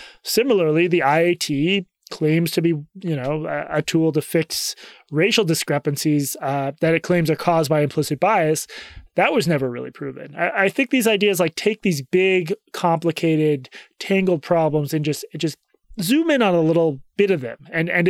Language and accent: English; Massachusetts, United States; I come from an upper middle class upbringing outside Boston